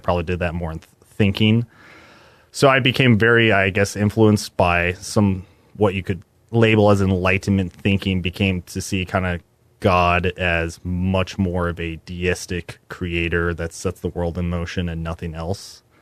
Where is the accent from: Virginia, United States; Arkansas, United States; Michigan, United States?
Michigan, United States; Well, you know, I was born and raised in West Michigan, and I don't think probably most of your viewers know that, but West Michigan's generally the beating heart of the Dutch Reform movement and church in the United States.